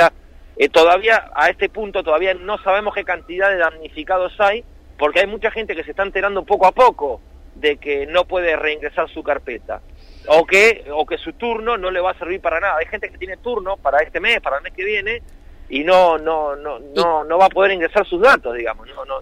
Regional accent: Arana, Buenos Aires, Argentina; En nuestro caso, por ejemplo, yo soy de Arana

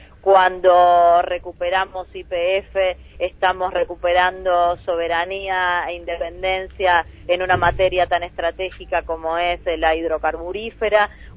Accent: Argentina; que nosotros hemos padecido como argentinos en carne propia.

